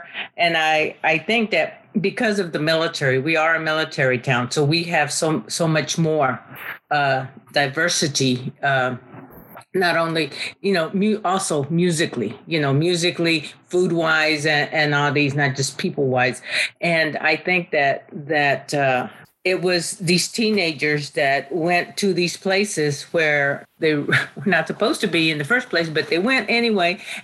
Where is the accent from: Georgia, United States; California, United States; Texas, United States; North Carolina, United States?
Texas, United States; Temple; Maybe I'm not from San Antonio. I'm from Temple, but I had never heard of them.